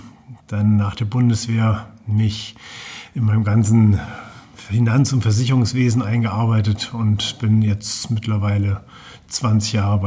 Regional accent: Fulda, Hesse, Germany; also born or lived in Bad Kissingen / Heidenheim / Königsbronn; ich bin in Bad Kissingen geboren und von dort aus dann direkt nach Fulda gezogen. Vorher noch einen kleinen Umweg über Schwabenlindler, Heidenheim, Königsbronn gemacht. Aber so die meisten von meinen 46 Lenzen habe ich in Fulda verbracht.

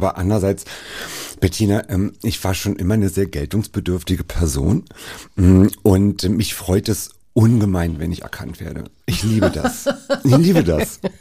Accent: Berlin, Germany; ich komme aus Neukölln

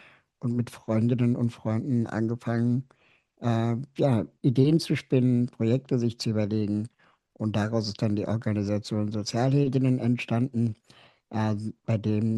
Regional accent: Berlin, Germany; ich bin aus Berlin

